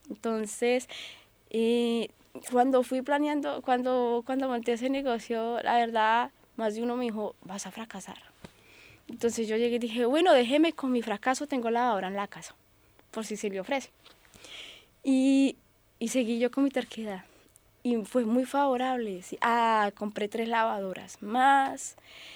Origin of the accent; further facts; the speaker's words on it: Colombia; Pues yo soy colombiana, vivo en Soacha, Altos de la Florida, y cómo es mi ciudad, mi barrio es muy bonito a pesar de todo, todas las cosas que le hacen falta.